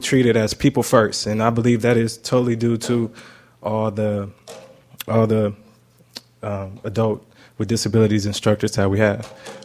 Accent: Long Beach, California, United States; I'm from Long Beach, California, and I'm a graduate of Long Beach Poly High School

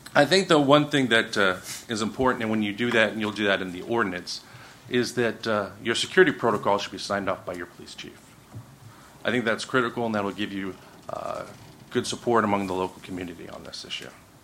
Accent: Carmel, California, United States; I'm from Carmel, California.

